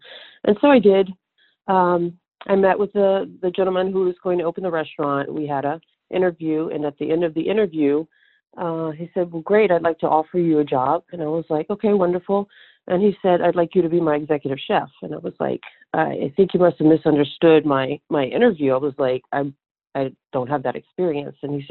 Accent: Louisiana, United States; now in Seattle, United States; I am a Cajun girl from South Louisiana originally.

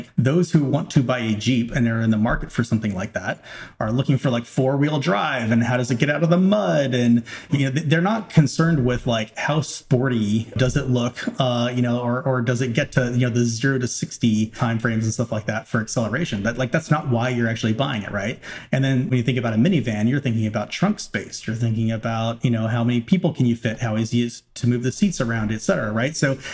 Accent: Arroyo Grande, California, United States; serving ice cream in an ice cream parlor in my hometown of Arroyo Grande, California.

